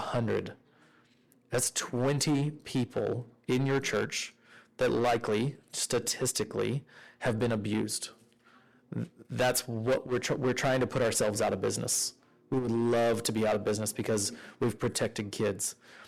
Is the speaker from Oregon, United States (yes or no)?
yes; Oregon, United States; I was going to say, I'm from Oregon, and so it's just now lunchtime.